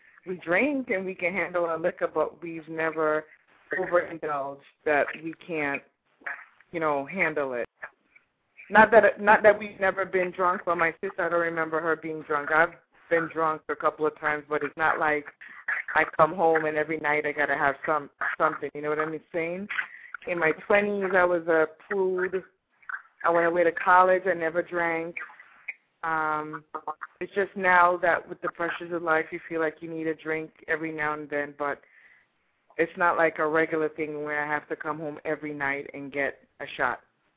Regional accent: Jamaica; You know, I'm from the Caribbean. In Jamaica, we do something similar.

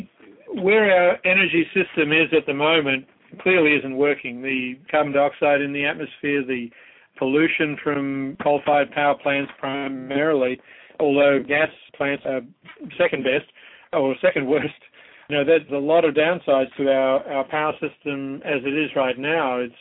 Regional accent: Australia; moved away as an adult; I am from Australia. Well, when

